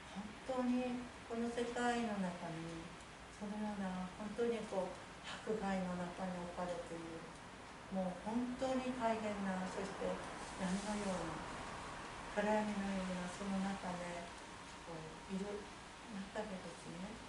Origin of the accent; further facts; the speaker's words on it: Yubari, Hokkaido, Japan; 私の夕張の出身、私は夕張キリスト教会というところで作れたんですが